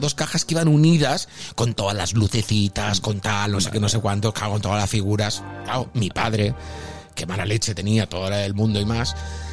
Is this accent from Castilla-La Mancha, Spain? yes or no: no; Catalonia, Spain; En mi tierra tenemos el caganer